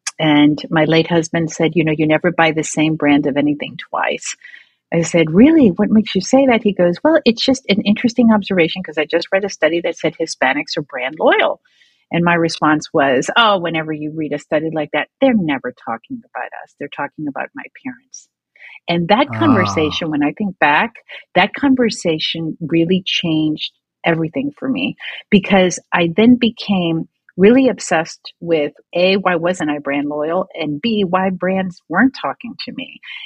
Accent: New Orleans, Louisiana, United States; also born or lived in Miami; So I was raised in New Orleans but born in Miami, and I think that really informed my career journey.

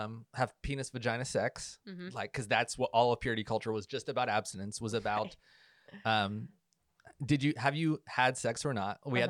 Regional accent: West Virginia, United States; I grew up in West Virginia where men didn't wear jewelry, so that wasn't a thing.

